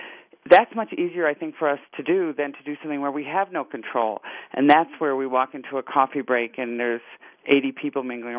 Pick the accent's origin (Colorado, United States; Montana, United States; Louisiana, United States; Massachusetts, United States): Colorado, United States; Denver; Yeah, I'm from Denver, Alan